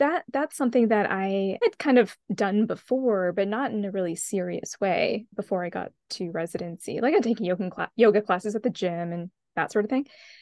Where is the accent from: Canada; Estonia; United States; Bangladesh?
Canada; I'm from Canada originally, so I had a J-1 visa